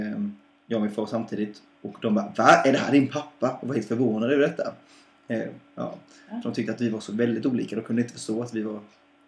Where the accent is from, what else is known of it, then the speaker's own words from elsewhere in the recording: Småland, Sweden; accent: Småland; Det beror på min småländska.